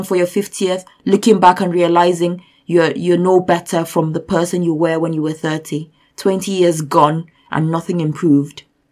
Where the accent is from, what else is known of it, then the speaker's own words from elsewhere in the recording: Nigeria; I come from Nigeria